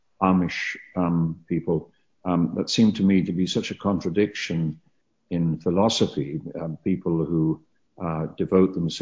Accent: London, United Kingdom; where I was brought up in North London, in a place called Kilburn, it was a huge Irish community.

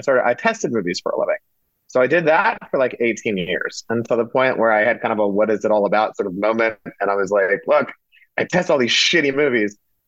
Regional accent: India; I'm Indian. You know, my father was a doctor. You know, Indian people want you to be a doctor, lawyer, engineer kind of thing.

